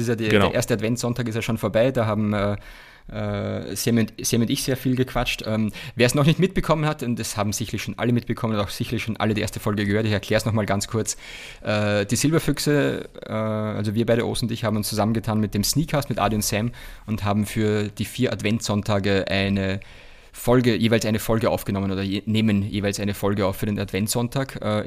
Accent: Austria; bei uns in Österreich

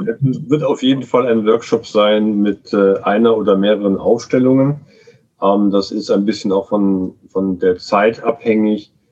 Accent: Rhineland-Palatinate, Germany; also born or lived in Munich; ich bin 49 Jahre alt, bin geboren in München und dort in der Nähe auch aufgewachsen und später dann im Rheinland in der Eifel aufgewachsen.

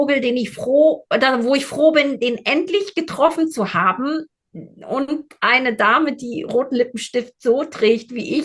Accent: East Germany, Germany; Ah ja, ich bin ein Kind der 80er. Und aufgewachsen in der DDR

